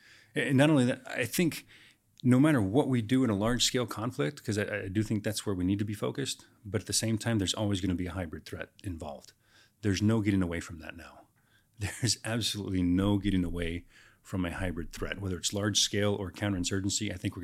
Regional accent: Texas, United States; also born or lived in Oklahoma; growing up in Texas and Oklahoma, we had a lot of tornadoes, right?

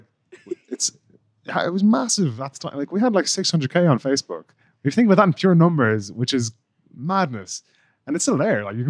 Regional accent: Ireland; I don't like solely go to Irish pubs because I'm Irish

